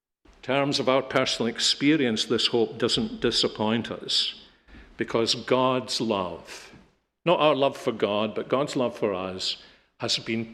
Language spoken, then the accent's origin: English; Scotland, United Kingdom; not that we would do it because we're not Americans, we're Scottish